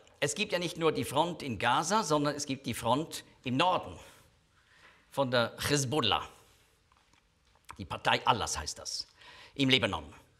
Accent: Switzerland; Die haben unser Geld, das auch was als Schweizer wir bezahlt haben, missbraucht für diese Terrortunnels.

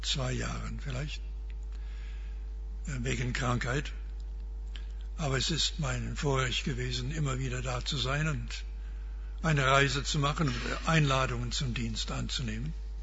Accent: Canada; born there; German is a second language; Meine Eltern wurden in den Vereinigten Staaten geboren. Ich bin in Kanada geboren. In meinem Pass stand längere Zeit britischer Untertan.

